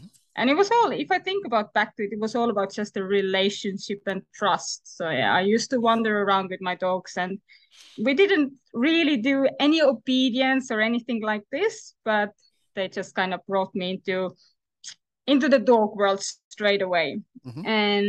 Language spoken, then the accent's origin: English; Estonia; now in Australia; So I am originally from Estonia, from Eastern Europe, but I have been in Australia for about 10 years now.